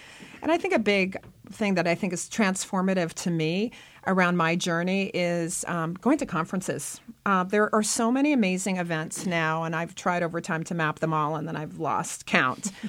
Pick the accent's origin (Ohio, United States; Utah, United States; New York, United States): Utah, United States; Park City; we're very lucky here in Park City, which is my hometown